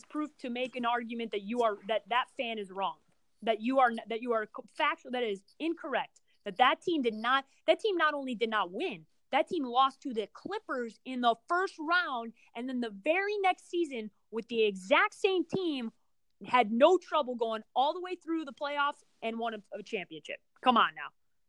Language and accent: English; Chicago, Illinois, United States; And everybody knows I'm from Chicago. I love MJ.